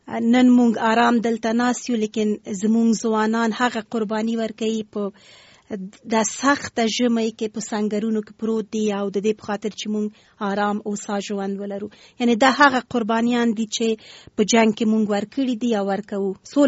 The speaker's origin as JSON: {"language": "Pashto", "region": "Kabul", "country": "Afghanistan", "tie": "born there", "said": "زه د افغانستان یم، ماته هیڅ فرق نه لري، خو په هر صورت باندې بیا هم یو ولایت پورې اړه نیسو. زه د اصلا پلار مې د خوست ده، مور مې د پکتیا ده، او زه په خپله کابل کې زیږیدلی یم"}